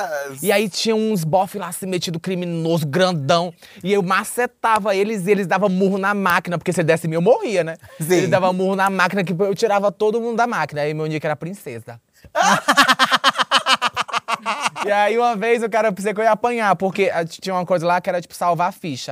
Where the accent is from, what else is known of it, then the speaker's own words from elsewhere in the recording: Ceará, Brazil; porque eu sou cearense, lá é uma coisa muito normal pra gente, a gente tratar tudo com muito humor, muita graça.